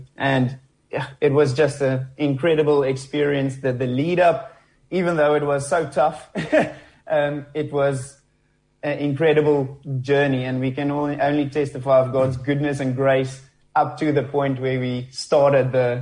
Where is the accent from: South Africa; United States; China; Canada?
South Africa; now in United Kingdom; when we came from South Africa to the UK